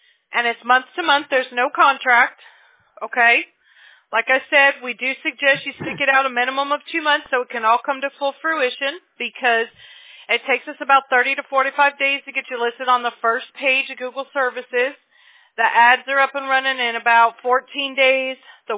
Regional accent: Mobile, Alabama, United States; born there; I was born in Mobile, and my brother was born in Huntsville.

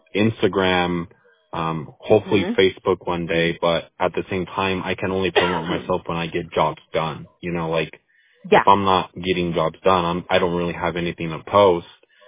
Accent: Winnemucca, Nevada, United States; And then in Winnemucca, my hometown, when I do go down there, you know, I just help out neighbors every once in a while.

